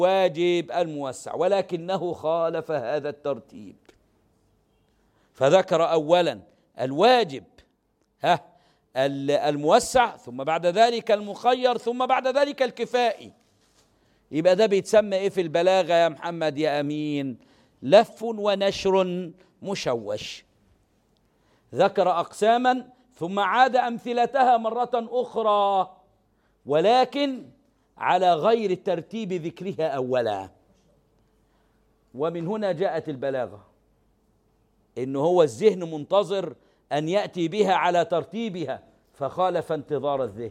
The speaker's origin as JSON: {"language": "Arabic", "country": "Egypt", "said": "مش اللي بيتاكل عندنا في مصر في الأرياف"}